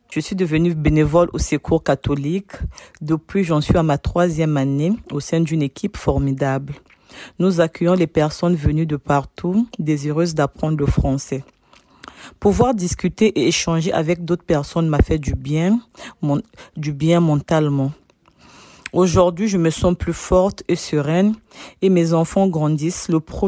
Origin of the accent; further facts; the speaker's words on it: Republic of the Congo; moved away as an adult; now in France; je viens du Congo-Brazzaville. Je suis mère de 4 enfants. À mon arrivée en France, le dernier n'avait que 7 mois.